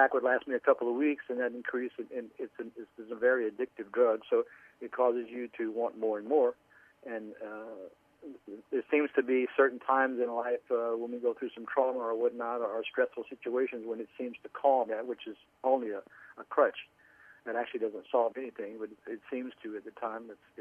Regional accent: Louisiana, United States; Once again … as stated earlier, and I'm from Southwest Louisiana. I'm a 59-year-old male

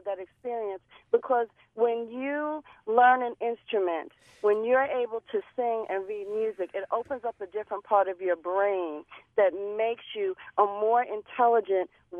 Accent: New York, United States; I grew up in New York. I went to a music and arts high school.

